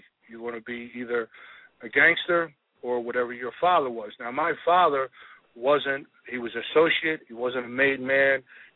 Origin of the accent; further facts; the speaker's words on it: Philadelphia, Pennsylvania, United States; I wouldn't change where I grew up at, how I grew up, and the time that I grew up at. You know, born and raised in South Philade